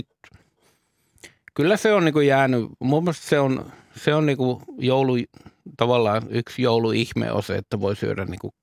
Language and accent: Finnish; Northern Finland, Finland; kun mä oon kotoisin tuolta pohjoisempaa